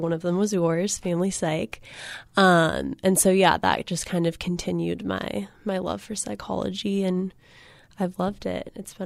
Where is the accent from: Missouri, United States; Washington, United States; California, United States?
California, United States; Santa Cruz; I grew up in Santa Cruz, so 2.5 hours north of here.